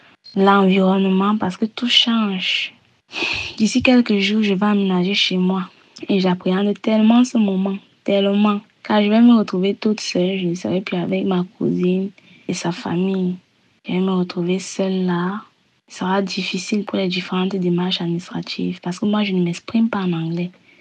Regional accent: Cameroon; now in Toronto, Canada; ça fait un peu plus de 3 semaines que j'ai quitté le Cameroun pour le Canada, plus précisément à Toronto, où j'ai été accueillie par un membre de la famille, une cousine.

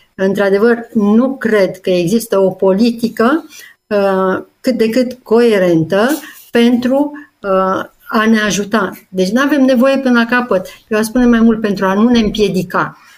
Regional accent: Oltenia, Romania; dar eu sunt și olteancă și îmi place să mă laud

